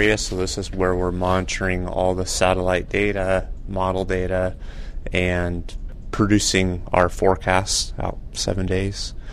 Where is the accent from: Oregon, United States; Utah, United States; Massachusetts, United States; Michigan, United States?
Oregon, United States; I grew up near Portland.